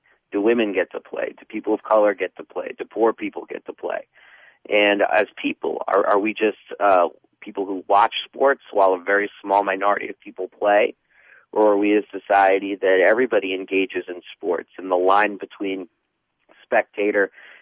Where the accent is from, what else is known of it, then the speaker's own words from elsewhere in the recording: New York City, New York, United States; I grew up in New York City. I grew up a huge sports fan, played baseball, played basketball